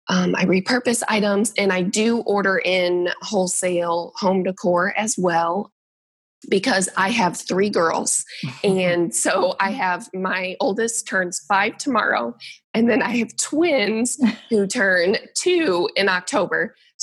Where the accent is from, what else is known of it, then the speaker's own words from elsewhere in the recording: Missouri, United States; now in Southern Illinois, United States; The reason I opened my brick and mortar is I'm in Southern Illinois. I'm originally from Missouri, grew up there, and had a full-time job there.